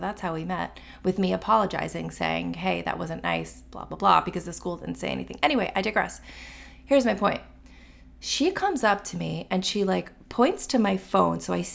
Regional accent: Florida, United States; I come from Florida. People in Florida don't give a fuck.

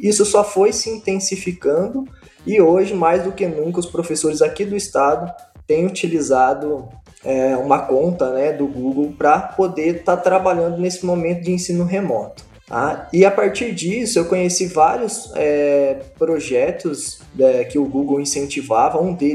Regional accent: Paraná, Brazil; Eu sou do Paraná, então eu trabalho nesse núcleo de tecnologia

